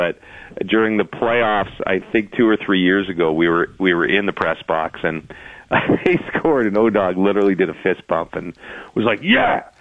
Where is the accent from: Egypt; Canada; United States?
Canada; Ottawa, Ontario; My parents were big Sens fans, and I'm from Ottawa, but I don't care.